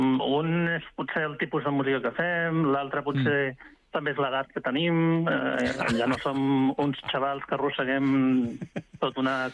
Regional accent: Catalonia, Spain; Doncs som del Garraf

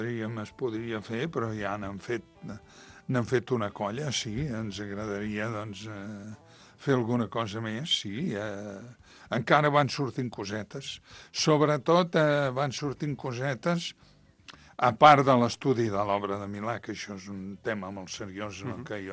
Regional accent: Vilafranca del Penedès, Catalonia, Spain; born there; Jo haig de dir que sóc nascut a Vilafranca, però sóc sortit de Moja, El meu avi era nascut a Moja.

